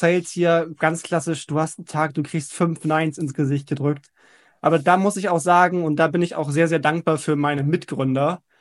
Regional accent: Hamburg, Germany; ich bin ja Hamburger, sitze in Hamburg

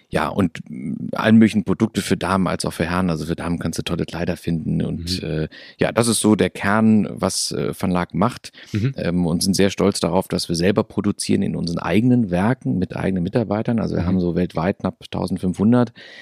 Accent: North Rhine-Westphalia, Germany; komme aus der Nähe von Köln, also bin geboren tatsächlich in Bonn, noch damals war es Bundeshauptstadt tatsächlich und zwischen den beiden wunderschönen Städten Köln und Bonn aufgewachsen.

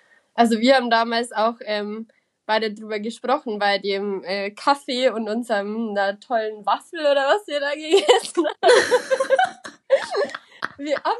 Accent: Germany; dass es als Deutscher tatsächlich sehr, sehr einfach ist, ein Visum zu bekommen für Australien

